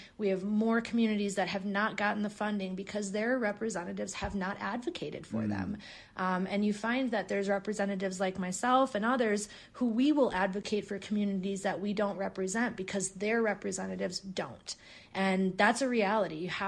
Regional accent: Minnesota, United States; I come from generations before me who were raised here. And what I know about being a Minnesotan is taking care of each other, being kind to each other.

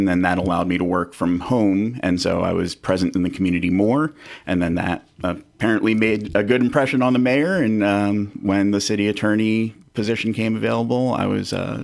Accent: East Coast, United States; now in Richland Center, United States; I come from the East Coast, and I had never encountered a community smaller than, I don't know, 20,000 people before.

